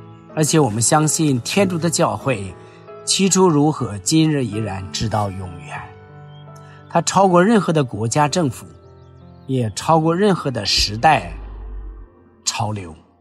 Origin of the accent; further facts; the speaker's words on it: China; 所以我们中国人讲，若要灭亡，先要疯狂。